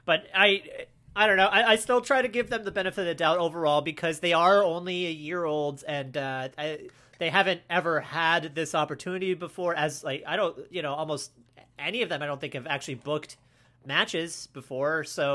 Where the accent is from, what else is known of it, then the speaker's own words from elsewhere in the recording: Canada; I'm from Canada